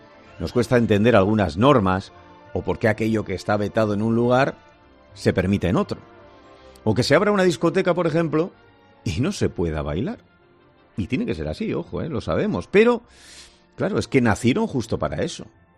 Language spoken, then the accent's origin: Spanish; Bilbao, Basque Country, Spain; en mi tierra, en Bilbao, hubo uno tremendo